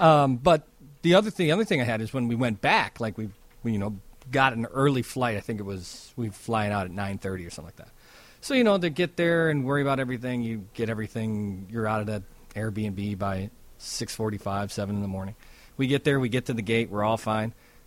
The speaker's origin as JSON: {"language": "English", "town": "Chicago", "region": "Illinois", "country": "United States", "said": "as a Chicagoan, it blows my mind, it's stacked parking."}